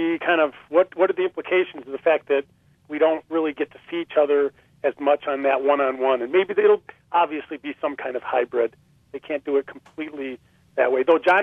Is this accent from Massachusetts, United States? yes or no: no; Detroit, Michigan, United States; I mean, and we're from Detroit. Can you imagine?